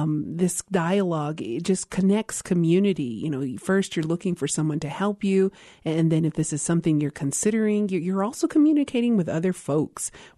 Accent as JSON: {"language": "English", "town": "Isleta Pueblo", "region": "New Mexico", "country": "United States", "said": "from Isleta Pueblo"}